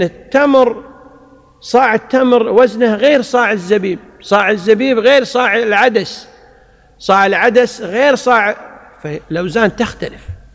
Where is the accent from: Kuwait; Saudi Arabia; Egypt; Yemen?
Kuwait; يعني مثلا عندنا في الكويت غالب قوت الناس